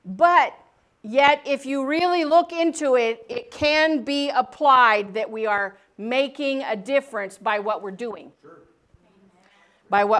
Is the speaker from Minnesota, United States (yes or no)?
no; Wyoming, United States; I grew up in Wyoming. Lots of wildlife and things running across the road there.